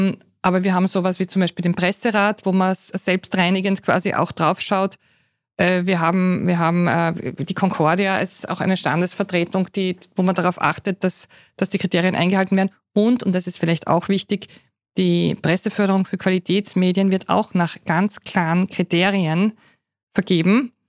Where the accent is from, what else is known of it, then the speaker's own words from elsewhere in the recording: Austria; als kleines Kind in Österreich, da war ja die NS-Zeit gar nicht so lang her